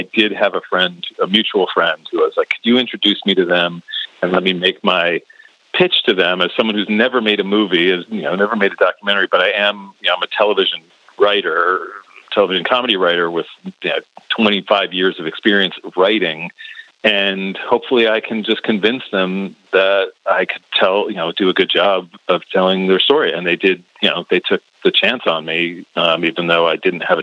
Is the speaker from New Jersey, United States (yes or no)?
yes; Morristown, New Jersey, United States; But so I'm from Morristown, New Jersey.